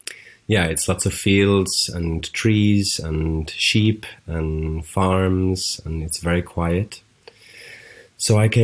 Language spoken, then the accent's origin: English; Blaen Pennal, Wales, United Kingdom; I'm from West Wales, from a very small town named Blaen Pennal, which I'm always so happy to get to name that town.